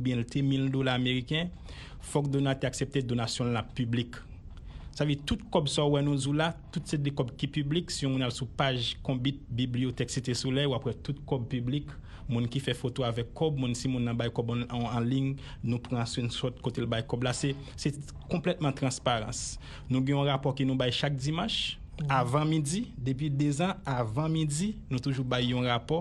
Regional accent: Haiti; on est pays d'Haïti

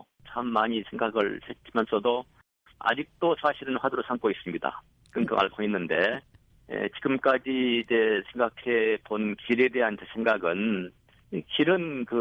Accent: Yeongam, South Jeolla, South Korea; 제 고향이 이제 전남 영암인데 그 언덕이 두 개가 마주보고 있어요.

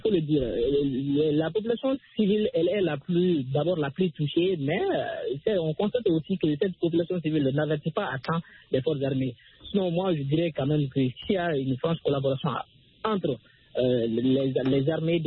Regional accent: Mali; Je suis malien, le terrorisme est là.

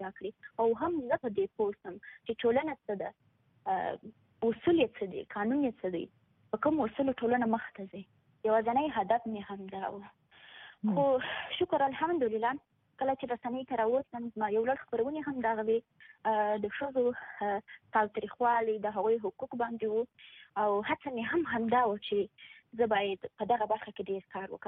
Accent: Afghanistan; زه افغان یم زه یو شزیم زه د دې خور د دې مور د دې لور یم

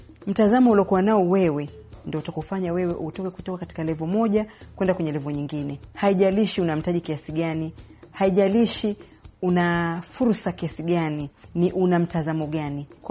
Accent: Tanzania; Kitu ninachokisema ni kwamba kama Mtanzania ukiwa unafanya jambo

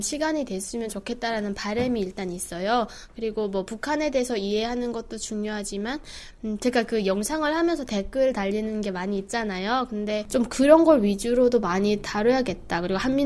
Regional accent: North Korea; now in South Korea; 저는 북한에서 왔지만 북한에 대해서 잘 몰라요

